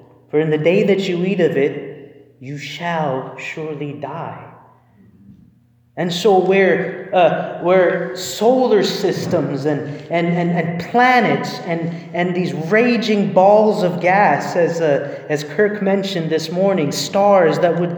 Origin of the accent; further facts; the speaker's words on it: Edmonton, Alberta, Canada; I'm originally from Edmonton.